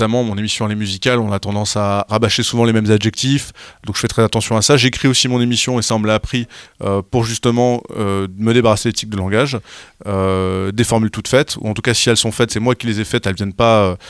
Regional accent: Cholet, Pays de la Loire, France; là où j'ai grandi à Cholet, on captait très peu de radio

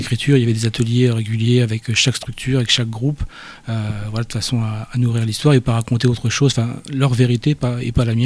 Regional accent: Reims, Grand Est, France; Et donc, moi je suis originaire de Reims, donc pas très loin.

